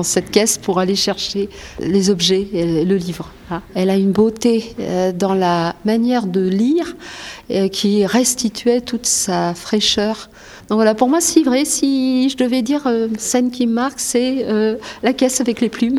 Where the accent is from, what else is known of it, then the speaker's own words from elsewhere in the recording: Hauts-de-France, France; quand on est soi-même du Nord-Pas-de-Calais, très vraies, en fait.